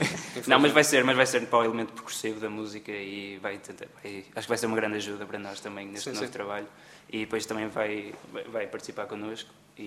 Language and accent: Portuguese; Barcelos, Braga, Portugal; eu não sou daqui de Braga, eu sou de Barcelos.